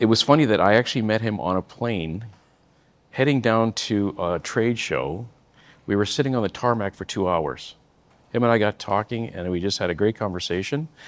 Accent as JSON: {"language": "English", "region": "British Columbia", "country": "Canada", "tie": "born or raised there", "also_born_or_lived": "Alberta", "said": "I'm Canadian. And grew up in British Columbia, and then I was taken to Alberta through a job transfer"}